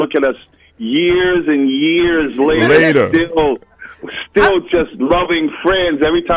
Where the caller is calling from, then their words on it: California, United States; I'm calling from California.